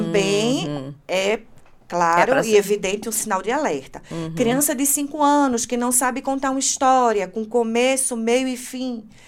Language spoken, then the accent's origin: Portuguese; Brazil; no nosso entendimento enquanto brasileiros nós não pensávamos que a escola assumiria